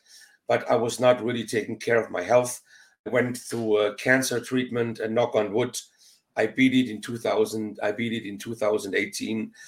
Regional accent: Germany; moved away as an adult; now in United States; So the journey began in a little town, you know, in Germany. I'm born and raised in Germany.

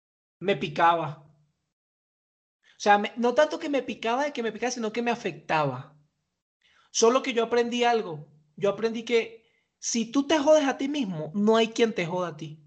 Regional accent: Venezuela; Porque por lo menos nosotros como venezolanos nos criamos con la perspectiva de que eso es normal.

